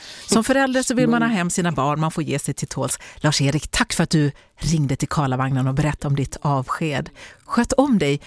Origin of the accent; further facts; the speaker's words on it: Sweden; born there; Jag har ett hemland, jag är född i Sverige, men jag har finska och kubanska rötter.